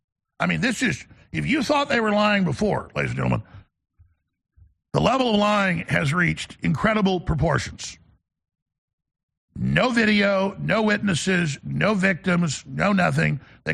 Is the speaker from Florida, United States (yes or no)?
no; Dallas, Texas, United States; You know, I grew up in Dallas, and we would go, even in middle school with the older kids, and drive to South Dallas